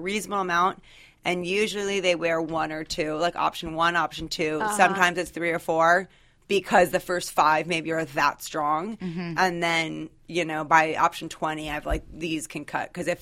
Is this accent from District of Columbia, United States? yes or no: yes; Washington, District of Columbia, United States; I'm from Washington, D.C.